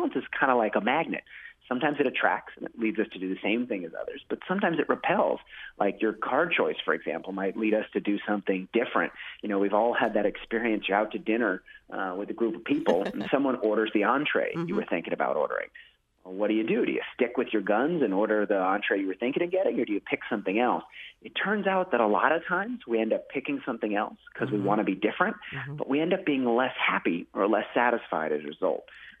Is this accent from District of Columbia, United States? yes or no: yes; Washington, District of Columbia, United States; I was from Washington, D.C. I was back home talking to a friend of mine.